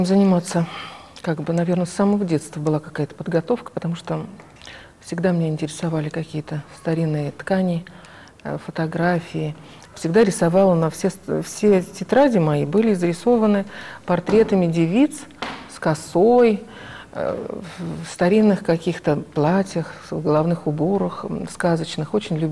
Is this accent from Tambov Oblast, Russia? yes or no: yes; Tambov Oblast, Russia; born there; я родилась в Тамбовской области, угу. Но предки наши, казачество.